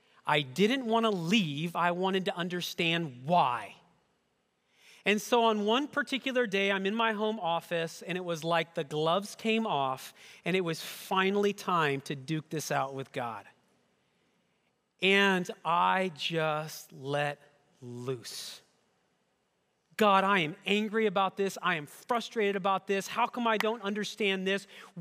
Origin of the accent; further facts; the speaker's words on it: Michigan, United States; moved away as an adult; My family and I came from West Michigan.